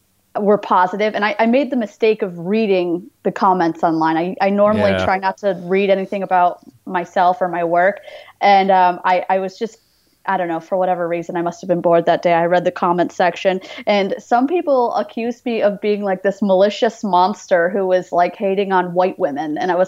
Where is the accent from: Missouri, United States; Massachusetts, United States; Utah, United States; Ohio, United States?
Massachusetts, United States; Yeah, I grew up in Massachusetts and my family lives in upstate New York